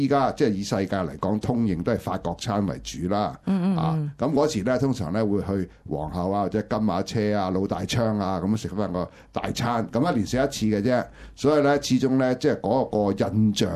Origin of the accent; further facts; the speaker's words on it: Shanghai, China; 因為我哋上海人叫